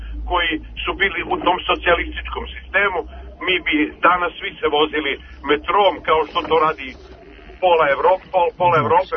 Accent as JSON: {"language": "Serbian", "region": "Belgrade", "country": "Serbia", "tie": "born there", "said": "Ja sam rođen na Vračaru"}